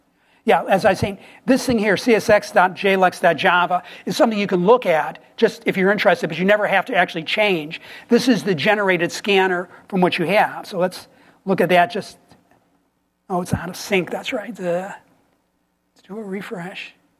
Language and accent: English; Buffalo, New York, United States; I grew up in Buffalo, New York, and I remember in the 70s, there'd be the weather person.